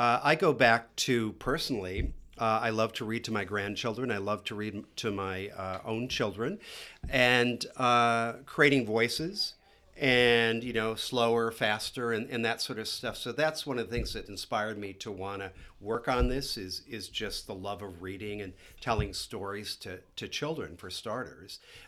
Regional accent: United States; I am an American, but I didn't really know it that well.

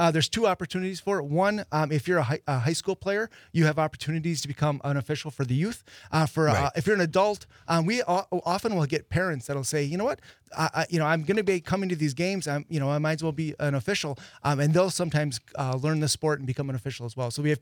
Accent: Neenah, Wisconsin, United States; We moved back up here to the Valley. I'm from Neenah originally, and we were coming up here for birthdays and, you know, all these parties and stuff for our family and stuff.

